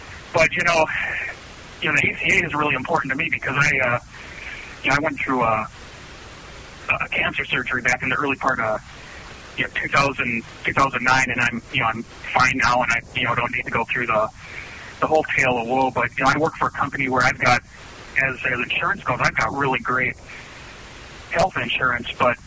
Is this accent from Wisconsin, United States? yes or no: yes; Wisconsin, United States; accent: Wisconsin; being that I'm in 715 is Wisconsin, and which I've been told you can tell from my accent.